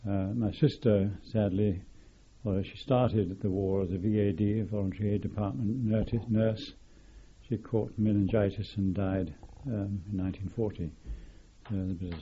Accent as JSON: {"language": "English", "region": "South West England", "country": "United Kingdom", "tie": "born there", "said": "Well, I was born in Dorset, near Shaftesbury, in the North Dorset"}